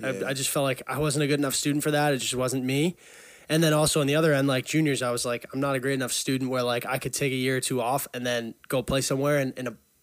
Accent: Burlington, Massachusetts, United States; Yeah, I grew up in Burlington, Mass, 22.

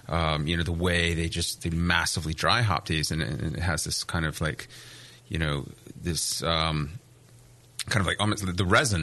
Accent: East Coast, United States; I grew up on the East Coast, and you don't get that in East Coast IPAs.

